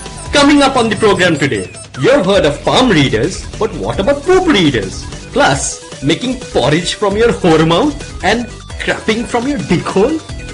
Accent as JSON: {"language": "English", "region": "Delhi", "country": "India", "tie": "born or raised there", "said": "When I was growing up in Delhi, I had to get a physical for, like, school or something."}